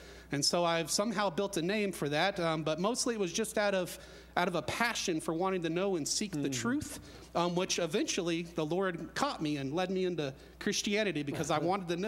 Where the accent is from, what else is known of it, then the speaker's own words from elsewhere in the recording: Arkansas, United States; born there; Yes, sir, absolutely. I was born in Arkansas. I was the son of a would-be farmer.